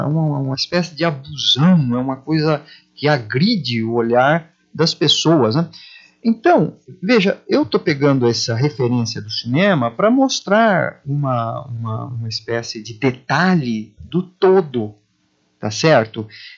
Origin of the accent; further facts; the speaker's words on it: Adamantina, São Paulo, Brazil; eu volto porque não só tenho parentes aqui, como eu gosto da cidade, a cidade em que eu nasci, onde me criei.